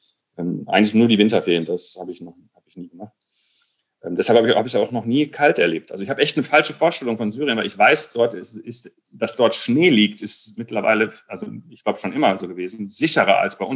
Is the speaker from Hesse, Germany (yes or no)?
no; North Rhine-Westphalia, Germany; Wir sind im Kreis Recklinghausen aufgewachsen, mitten im Ruhrgebiet.